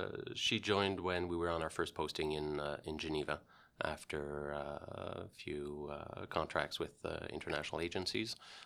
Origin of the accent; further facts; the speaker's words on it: Moncton, New Brunswick, Canada; je suis né et j'ai grandi au Nouveau-Brunswick, ouais. À Moncton plus précisément.